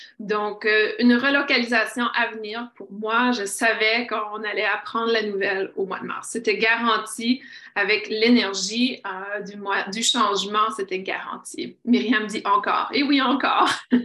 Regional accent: Canada; Vous allez rire de moi parce que je suis canadienne et je viens du froid.

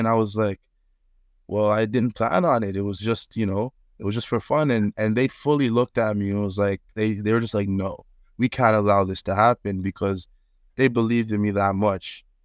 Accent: Bermuda; now in Toronto, Canada; I was born in Toronto and ended up leaving around the age of 7, just after I recorded that first song, actually. And I moved to Bermuda, an island in the Atlantic. So I was out there for majority of my life. I didn't come back to Toronto until I was 18.

